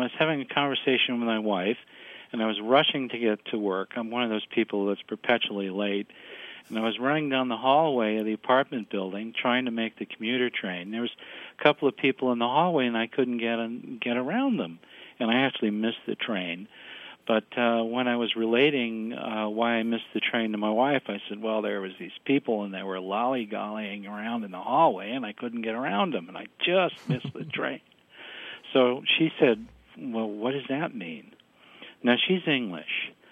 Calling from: New York City, New York, United States; I'm calling from New York City today.

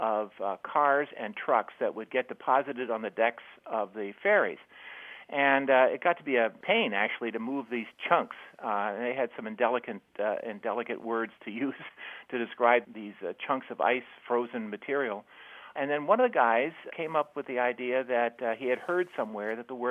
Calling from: South Burlington, Vermont, United States; I'm calling from South Burlington, Vermont.

